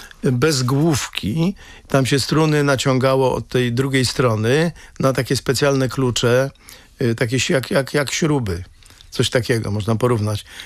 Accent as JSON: {"language": "Polish", "town": "Mława", "region": "Masovian Voivodeship", "country": "Poland", "said": "bo my z którego z Mławy pochodzimy, on też z Mławy."}